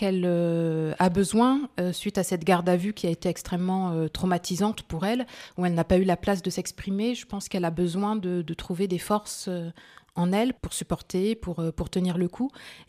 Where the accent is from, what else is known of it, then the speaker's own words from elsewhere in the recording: France; Même si je suis née en France et que j'ai toujours grandi en France, j'ai une culture subsaharienne, africaine, du Sénégal, de la Côte d'Ivoire, par mes parents, par les cousins, par la famille.